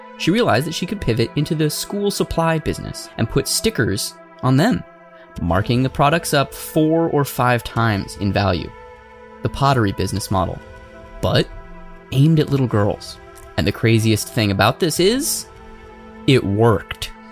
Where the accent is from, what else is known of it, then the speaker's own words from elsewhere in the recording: Tucson, Arizona, United States; So I am originally from Tucson.